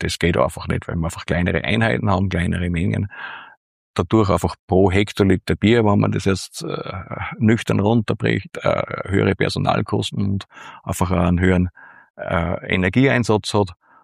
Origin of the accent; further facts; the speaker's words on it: Upper Austria, Austria; wie man so bei uns im Mühlviertel sagt